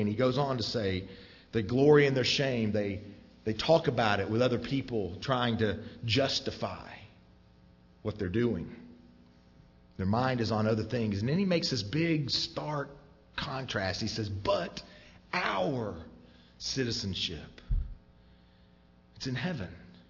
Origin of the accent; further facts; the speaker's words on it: United States; Hey, you can't do this. I'm an American. I mean, we have rights.